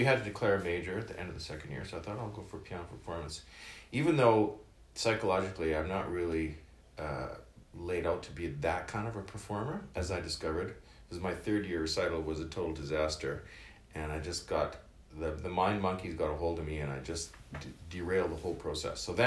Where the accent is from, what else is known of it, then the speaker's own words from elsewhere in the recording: Dauphin, Manitoba, Canada; born there; now in Winnipeg, Canada; Born in Dauphin.